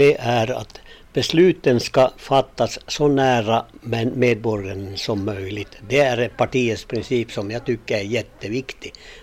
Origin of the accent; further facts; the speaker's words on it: Helsinki, Uusimaa, Finland; now in Gällivare, Sweden; Nej, jag har flyttat hit från Helsingfors 1974.